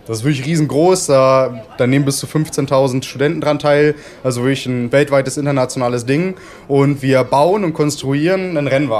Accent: Northern Germany, Germany; born there; moved away as an adult; now in Ulm, Germany; ich bin 24 Jahre alt, ich komme gebürtig aus Norddeutschland, also von der Nordseeküste, bin dann nach meiner Lehre als Informatiker zum Studieren hier nach Ulm gezogen

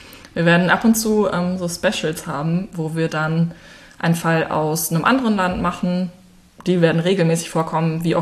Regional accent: Münster, North Rhine-Westphalia, Germany; Wir kommen beide aus Münster.

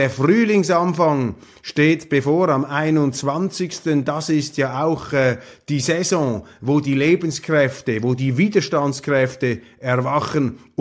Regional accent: Switzerland; Und deshalb ist es unsere Aufgabe als Schweizer, ist es Ihre Aufgabe, hier das Rückgrat zu sein, das unseren Politikern derzeit fehlt.

